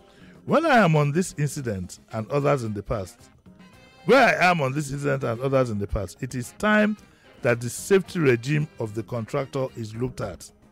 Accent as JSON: {"language": "English", "town": "Yaba", "region": "Lagos", "country": "Nigeria", "tie": "born or raised there", "said": "I grew up into railways. I grew up in Yaba, so we're surrounded by railways."}